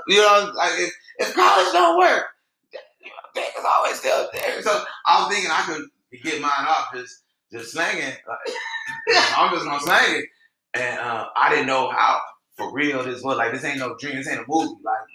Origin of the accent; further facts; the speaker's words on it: California, United States; it was just pretty much the same things you always hear about Southern Cali growing up.